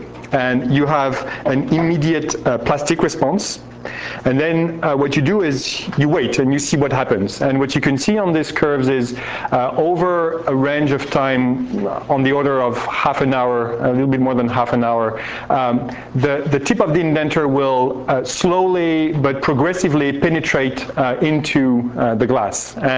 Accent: Grenoble, Auvergne-Rhône-Alpes, France; So I'm from Grenoble in France

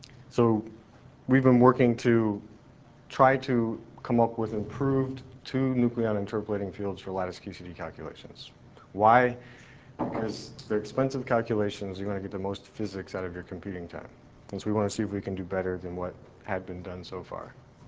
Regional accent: Seattle, Washington, United States; It's too sunny for my taste since I grew up in Seattle.

